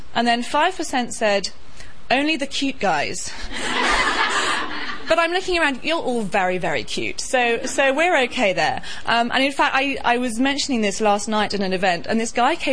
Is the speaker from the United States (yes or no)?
no; United Kingdom; I know I'm British, but even I know that's pretty cool.